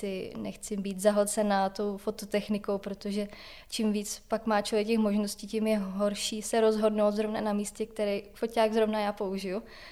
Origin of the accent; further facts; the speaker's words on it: Prague, Czechia; now in Australia; Vyrostla jsem na kraji Prahy, v rodinném domku, a právě u lesa velkého a se zahrádkou.